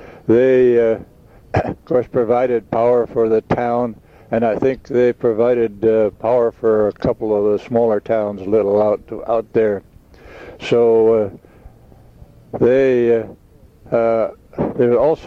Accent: Forest Grove, Oregon, United States; I grew up there around Forest Grove

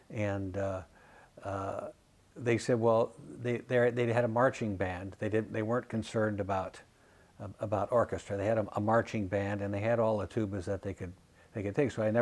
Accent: Portland, Oregon, United States; two of my my neighbor friends I grew up with in Southeast Portland also joined about that time

